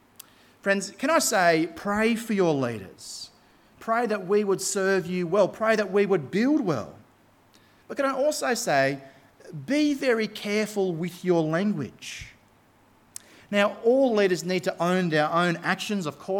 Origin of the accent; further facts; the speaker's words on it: Australia; As an Aussie male, it was like he was speaking directly to my heart.